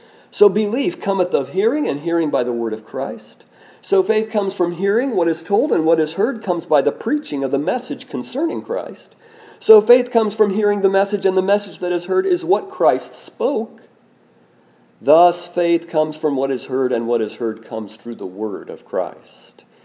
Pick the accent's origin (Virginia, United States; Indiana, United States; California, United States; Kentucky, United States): Indiana, United States; I was, after all, born and raised in Rush County. many people in Rush County do not speak English. They speak Hoosier.